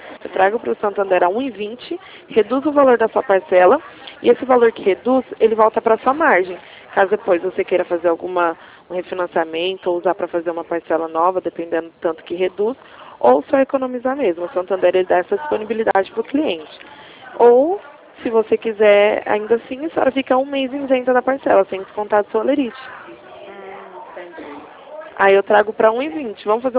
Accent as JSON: {"language": "Portuguese", "region": "São Paulo", "country": "Brazil", "said": "Eu sou do interior de São Paulo."}